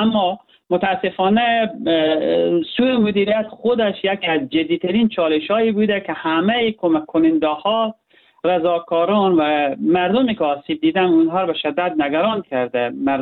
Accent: Herat, Afghanistan; به عنوان یک هراتی قدردان دید انسانی همه مردم افغانستان باشم

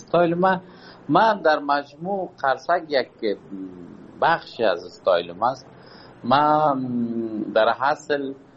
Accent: Kabul, Afghanistan; now in Pakistan; از وطن دور هستم، دور از کابل جان هستم، دور از افغانستان هستم، دلتنگ هم و آب و هوا آمدیم. فعلا پاکستان هستم

